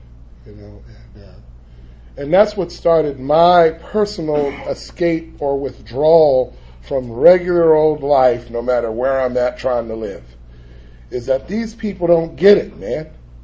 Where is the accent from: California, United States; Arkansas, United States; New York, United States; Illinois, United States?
California, United States; Los Angeles; I remember just living in Watts, and I come from the Jordan Downs housing projects. I lived in that community for 14 and a half years